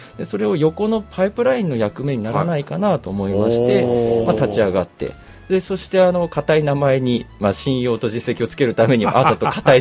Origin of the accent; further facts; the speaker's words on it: Kushiro, Hokkaido, Japan; 私は釧路出身なんですけども